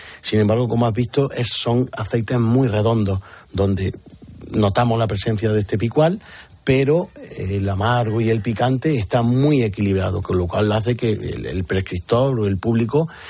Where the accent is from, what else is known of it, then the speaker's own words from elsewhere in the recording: Jaén, Andalusia, Spain; los que somos de Jaén